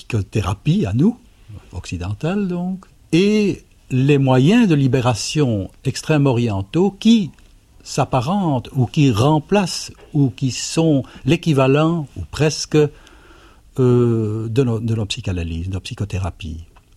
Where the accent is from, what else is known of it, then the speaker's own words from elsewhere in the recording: Brussels, Belgium; born there; je suis né à Bruxelles, c'est un hasard, mais enfin, et ma grand-mère était vraiment bruxelloise et ne parlait que le marolien. C'est-à-dire un mélange curieux entre le flamand et le français. Je ne l'ai jamais parlé